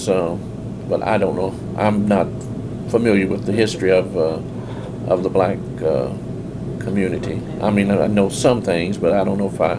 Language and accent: English; Hartford, Kentucky, United States; I'm from the adjoining county, from Davis County over at Ohio County. I was born in Hartford, Kentucky on June 10th, 1937, on a farm. I grew up on a farm